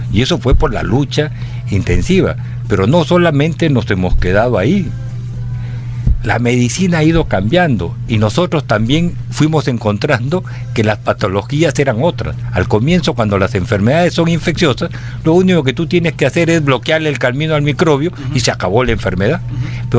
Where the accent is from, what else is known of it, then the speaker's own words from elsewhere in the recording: Piura, Peru; Yo soy de Piura.